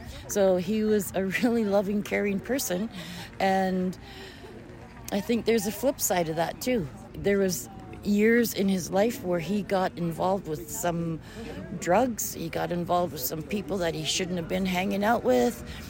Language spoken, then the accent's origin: English; Smithers, British Columbia, Canada; I'm from Smithers. I was born and raised in Smithers with … of the Wet'suwet'en Nation.